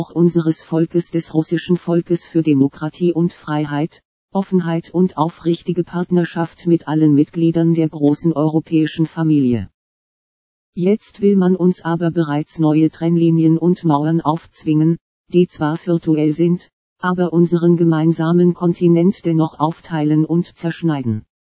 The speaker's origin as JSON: {"language": "German", "country": "Russia", "second_language": "German", "said": "wie man bei uns in Russland sagt, als ob man mit der rechten Hand ans linke Ohr fassen würde."}